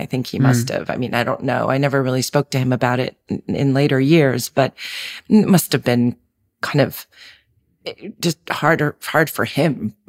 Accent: Manhattan, New York, United States; And growing up in Manhattan, you know, I was a city kid, so... And I was a city kid with a single mom. So, you know, I saw New York in the 70s in a very sort of raw way. That was how I grew up.

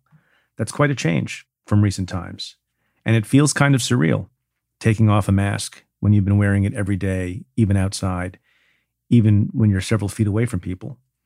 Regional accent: New York, United States; The good news is, as of today, in my home state of New York, more than 52% of residents have had at least one dose of the vaccine.

